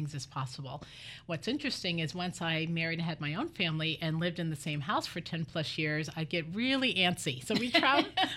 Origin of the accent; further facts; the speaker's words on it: Newark, New Jersey, United States; born there; So I was born in Newark, New Jersey.